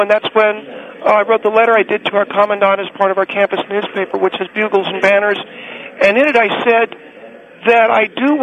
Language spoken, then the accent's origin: English; California, United States; and I come from the San Fernando Valley originally